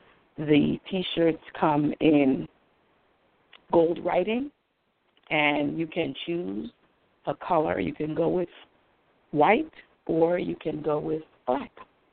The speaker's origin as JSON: {"language": "English", "region": "New Jersey", "country": "United States", "tie": "born or raised there", "said": "where I was originally from, born and raised in New Jersey."}